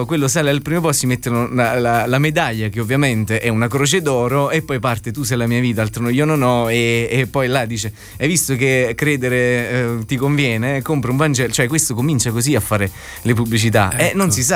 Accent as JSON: {"language": "Italian", "town": "Solofra", "region": "Campania", "country": "Italy", "lives_now": "Rome, Italy", "said": "io sono di Sant'Agata d'Irpina, frazione di Solofra, qua da Avellino, Però abito a Roma"}